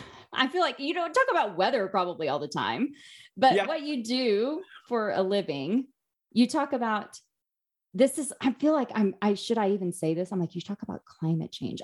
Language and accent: English; Southern US, United States; And I would say I grew up the culture in which I grew up in Bible Belt America